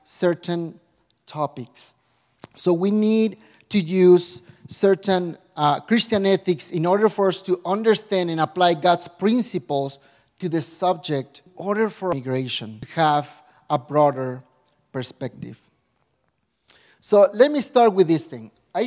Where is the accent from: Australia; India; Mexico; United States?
Mexico; When I was growing up, I grew up in Mexico.